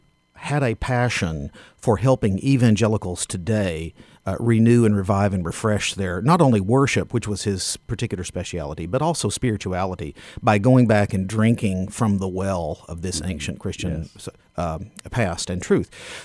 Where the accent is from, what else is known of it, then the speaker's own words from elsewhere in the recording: Knoxville, Tennessee, United States; Well, as you can tell from my drawl, I ain't from around here. I'm from Knoxville, Tennessee.